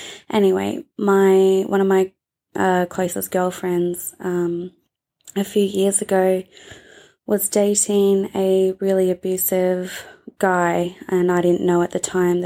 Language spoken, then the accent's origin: English; Australia; I'm from Australia.